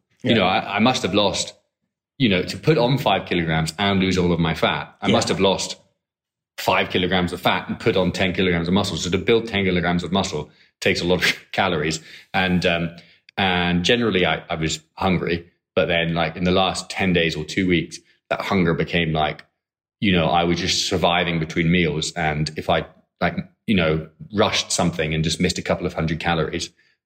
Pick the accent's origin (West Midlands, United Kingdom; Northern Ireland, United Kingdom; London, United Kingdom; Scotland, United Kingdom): Scotland, United Kingdom; Edinburgh; moved away as an adult; now in Hong Kong; I'm from Edinburgh.